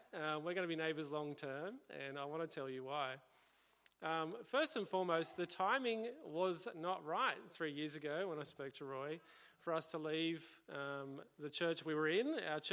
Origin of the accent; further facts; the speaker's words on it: Sydney, New South Wales, Australia; I grew up in the West, and I'm a real Westie Bogan at heart, if you get to know me.